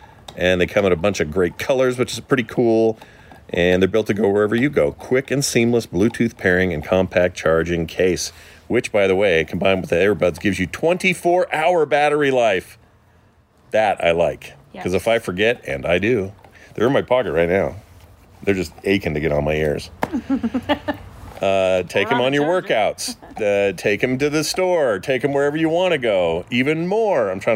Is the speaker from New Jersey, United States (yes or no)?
no; Georgia, United States; accent: southern drawl; I am from Georgia, and I have tried with some success to get away from my natural accent.